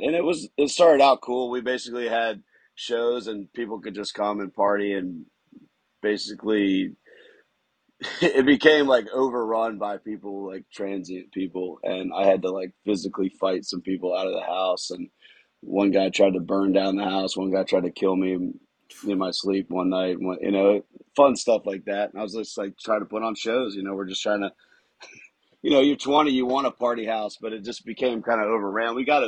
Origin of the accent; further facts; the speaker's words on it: Virginia Beach, Virginia, United States; Yeah, Andy and I grew up in Virginia Beach